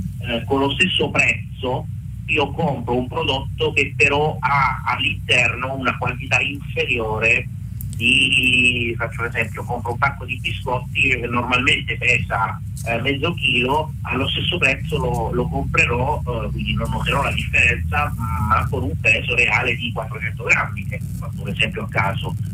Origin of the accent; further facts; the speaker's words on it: Calabria, Italy; now in Rome, Italy; che sono calabrese, ma vivo a Roma